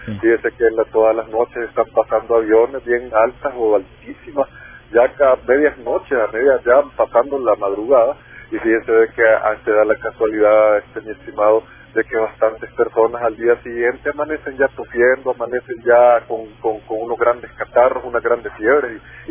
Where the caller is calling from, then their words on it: Soyapango, San Salvador, El Salvador; De aquí, de Soyapango.